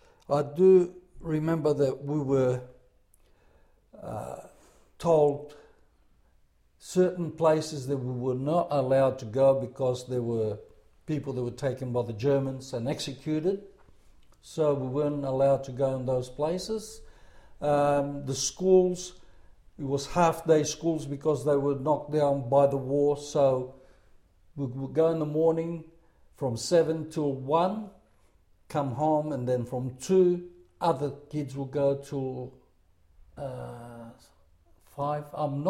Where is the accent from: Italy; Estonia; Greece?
Greece; Pyrgos, Western Greece; now in Australia; I was born in Pyrgos, Greece, in the state of Elias, on the 11th of the 5th, 1944, a war baby.